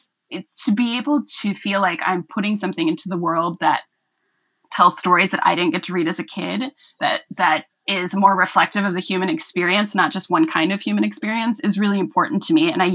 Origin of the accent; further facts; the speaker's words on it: Milwaukee, Wisconsin, United States; So I grew up in Milwaukee, Wisconsin, in a rough neighborhood. It was the hood for sure.